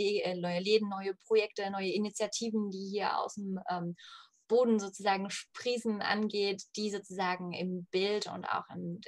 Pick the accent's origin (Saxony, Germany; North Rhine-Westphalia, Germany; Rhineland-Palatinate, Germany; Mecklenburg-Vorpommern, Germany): Saxony, Germany; Leipzig; Ich bin Leipzigerin durch und durch